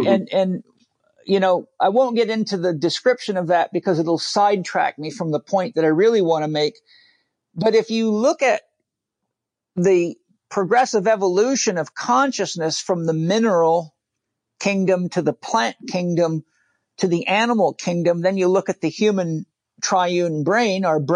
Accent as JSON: {"language": "English", "country": "Australia", "said": "And as an Australian, you know that when you throw a boomerang out, it comes back to the point that it started its journey on."}